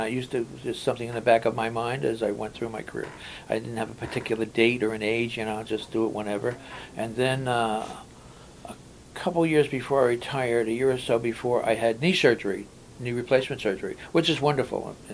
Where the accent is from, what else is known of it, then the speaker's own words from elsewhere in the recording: Brooklyn, New York, United States; now in Maine, United States; I live in Maine. It's wonderful. I'm a kid from Brooklyn